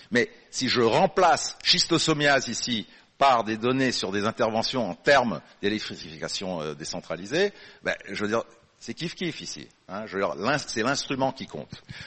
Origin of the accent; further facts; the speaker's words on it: Canada; Moi je suis Canadien, on n'est pas en train de parler de l'Ontario, du Québec